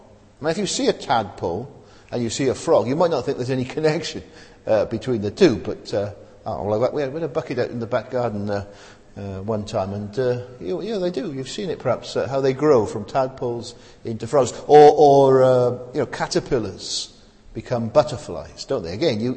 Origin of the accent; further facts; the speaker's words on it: Wales, United Kingdom; I'm a Welshman, but I don't think any Welshman is under any obligation to believe that.